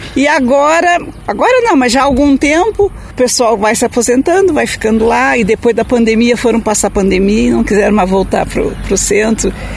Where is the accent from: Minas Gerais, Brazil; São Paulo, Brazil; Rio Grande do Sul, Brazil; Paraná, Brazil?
Rio Grande do Sul, Brazil; Rio Grande; Nós somos da cidade de Rio Grande, bem lá no sul do Rio Grande do Sul.